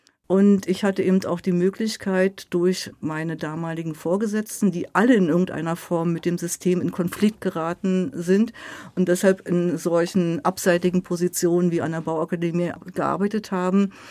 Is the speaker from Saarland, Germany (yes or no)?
no; Berlin, Germany; Und ich bin ja Berlinerin und Berlin wird bis 2050 um 4 Grad sich erhitzen.